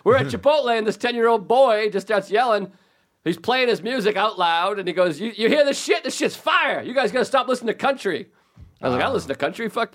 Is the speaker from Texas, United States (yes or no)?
no; Massachusetts, United States; now in New York City, United States; I grew up in the South Shore, Massachusetts. But, I mean, I've lived in New York City for 10 years.